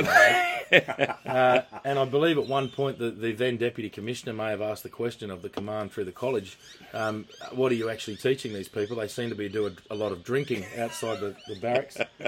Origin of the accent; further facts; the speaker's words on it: Toowoomba, Queensland, Australia; I said, I'm from Toowoomba.